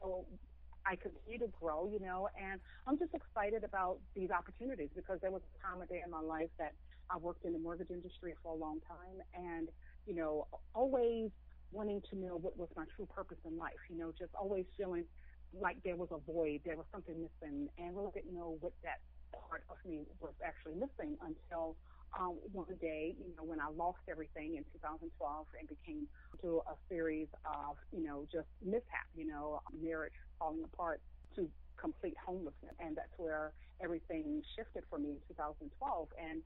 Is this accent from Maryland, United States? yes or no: yes; Baltimore, Maryland, United States; also born or lived in Frederick, United States; Well, I originally grew up in Baltimore, Maryland, with both of my parents until the age of almost 11 years old, and that's when my parents split, and my mother moved into Frederick, Maryland